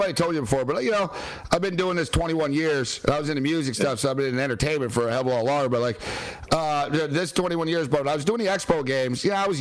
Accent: East Coast, United States; And plus, I grew up on East Coast, so I got Red Sox games on the old school UHF.

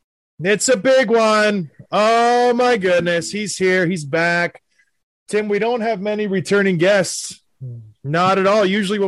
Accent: Edmonton, Alberta, Canada; born there; I was born in Edmonton, so I am from Alberta.

